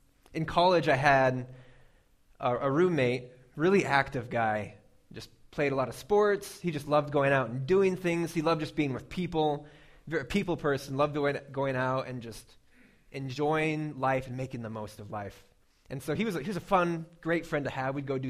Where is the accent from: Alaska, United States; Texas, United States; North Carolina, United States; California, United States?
Alaska, United States; because I grew up in Alaska, and so there's not a lot of freeways going into Alaska.